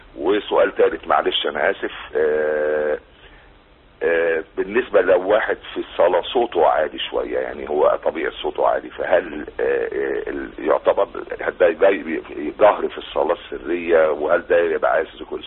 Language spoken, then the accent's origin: Arabic; Alexandria, Alexandria Governorate, Egypt; أنا من اسكندرية